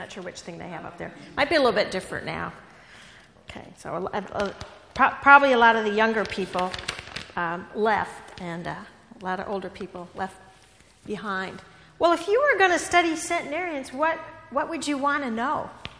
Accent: Iowa, United States; I'm originally from Iowa, so I was like, greens and sweet potatoes, why are they eating that?

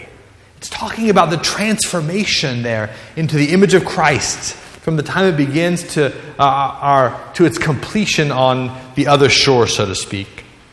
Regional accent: the South, United States; because I've got to drive 21 miles and I'm from the South

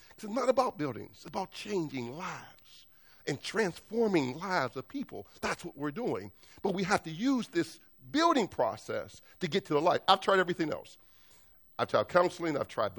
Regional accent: Homewood, United States; When I grew up in Homewood, the doctor lived down the street. The lawyer lived across the street. The dentist lived around the corner.

